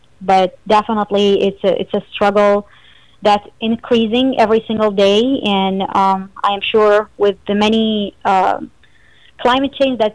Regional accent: Iraq; And pretty much I was born and raised in Iraq, and my family, majority of them still in Iraq, and some have left or were forced to leave.

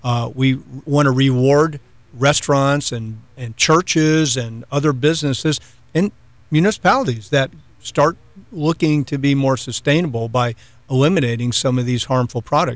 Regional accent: St. Petersburg, Florida, United States; I grew up in St. Petersburg, and I had an opportunity. I used to come over here and surf all the time and camp, and I had the opportunity. I had to go to South Florida for a few years

